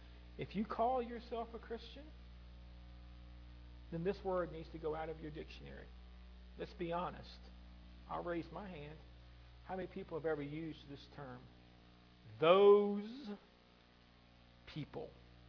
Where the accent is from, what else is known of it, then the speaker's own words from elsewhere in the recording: Virginia, United States; I guess Deep South would be a little further, like Alabama or something. But I grew up in Virginia.